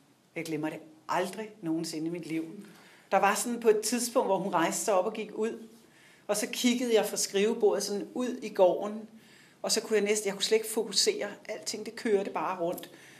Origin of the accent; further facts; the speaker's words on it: Region of Southern Denmark, Denmark; also born or lived in Zealand; jeg er 49 år, og jeg blev født på Sjælland, og da jeg var halvandet år, flyttede mine forældre til Jylland i nærheden af Givskud, så det var ude på Bøgelandet